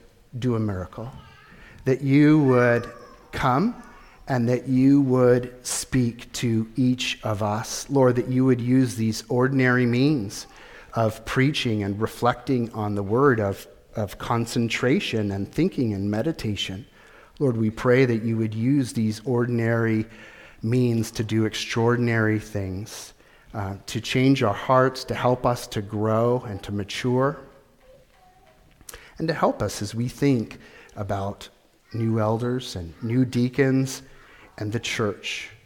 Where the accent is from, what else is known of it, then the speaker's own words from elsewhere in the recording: United States; All of a sudden, I really feel like I'm an American. I belong to America. I'm an American citizen.